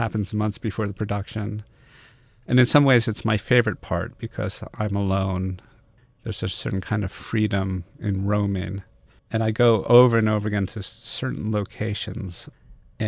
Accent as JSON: {"language": "English", "town": "Brooklyn", "region": "New York", "country": "United States", "said": "Right. I'm from Park Slope in Brooklyn."}